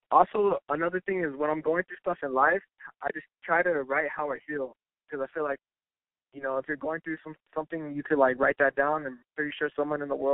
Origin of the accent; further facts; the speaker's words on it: West Coast, United States; I grew up on West Coast, but I personally like East Coast rap.